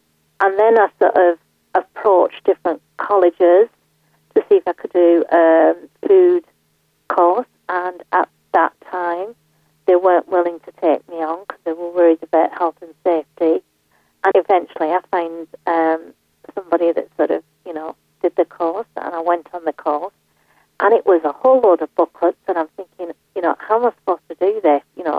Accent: North India, India; And I'm from North India, so we predominantly have, you know, the tomato-based sauce

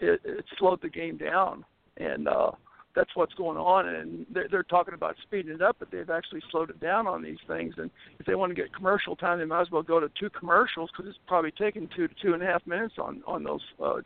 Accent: Missouri, United States; I grew up in the Boot Hill, and it sticks down into Arkansas.

